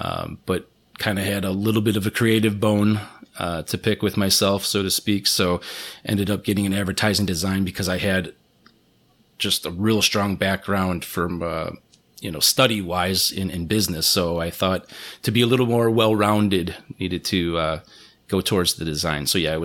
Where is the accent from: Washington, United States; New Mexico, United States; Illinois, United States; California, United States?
Illinois, United States; Chicago; I grew up in Chicago and then to the suburbs, but the greater Chicago area, and my whole family's still there.